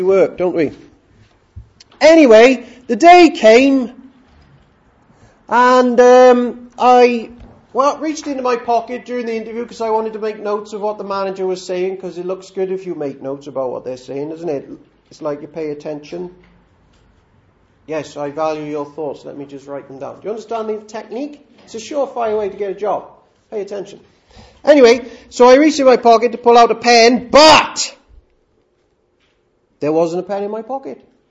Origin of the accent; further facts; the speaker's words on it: Cardiff, Wales, United Kingdom; born there; also born or lived in Swansea; Now, I was born in Cardiff.